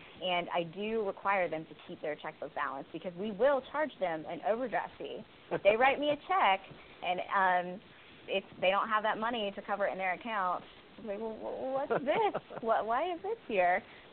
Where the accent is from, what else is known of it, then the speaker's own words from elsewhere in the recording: West Virginia, United States; I am from West Virginia, and I still live in West Virginia, but obviously I've always lived right next door to Ohio, so a neighboring state.